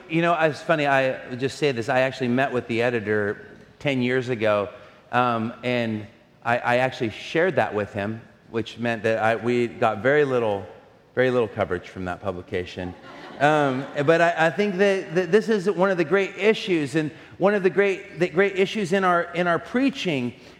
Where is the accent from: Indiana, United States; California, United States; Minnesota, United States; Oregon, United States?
Oregon, United States; Portland; But if anyone asks me, if I say I'm from Portland, they ask me two questions.